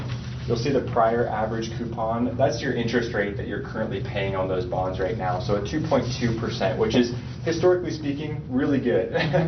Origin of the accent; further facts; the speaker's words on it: Grand Island, Nebraska, United States; So I'm originally from Grand Island.